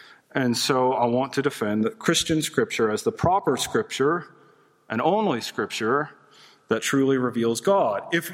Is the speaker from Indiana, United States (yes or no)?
no; Alabama, United States; I'm from Alabama, and sometimes those words that stack up that end in L's give me trouble.